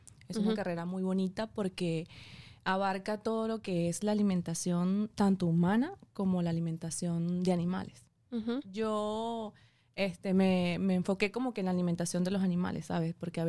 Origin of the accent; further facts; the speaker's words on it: Portuguesa, Venezuela; born there; se mudan para Portuguesa. Y yo nací en Portuguesa. Pero la cultura, o sea, tengo como dos culturas, ¿no? La cultura de la zona andina de San Cristóbal y la cultura de Portuguesa como tal.